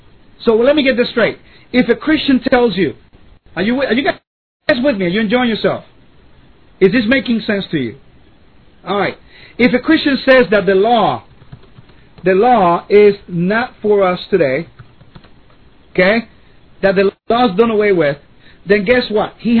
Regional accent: Puerto Rico; I'm from Puerto Rico, right? I was born in Puerto Rico. Sephardic Jew from Puerto Rico.

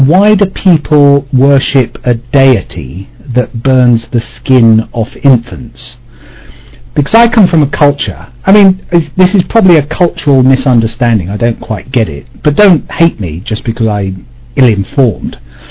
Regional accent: England, United Kingdom; I'm from England, in case you haven't quite guessed.

